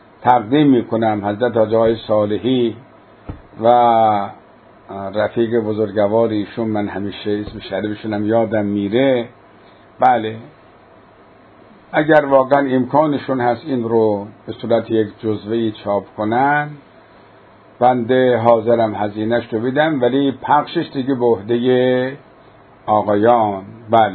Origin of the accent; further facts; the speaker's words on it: Qazvin, Iran; born there; جد ما آمده اونجا برای تبلیغ در قزوین، اونجا ازدواج کرده، حالا اراده الهی هم تعلق گرفته که ما در قزوین به دنیا آمده باشیم.